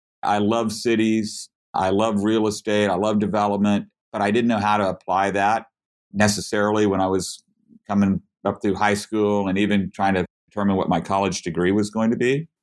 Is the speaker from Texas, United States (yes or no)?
no; Oklahoma, United States; I'm from Oklahoma. I went to school at University of Oklahoma.